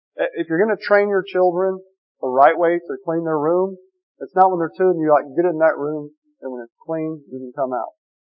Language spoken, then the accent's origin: English; Giddings, Texas, United States; I grew up in Giddings. I mean, I didn't grow up in a rough place